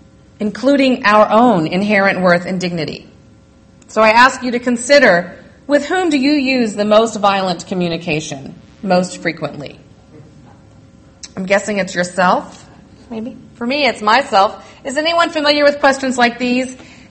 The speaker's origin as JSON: {"language": "English", "region": "Massachusetts", "country": "United States", "lives_now": "Rogue Valley, United States", "said": "Does this make sense here in the Rogue Valley? I'm from Massachusetts, where everybody gets this example."}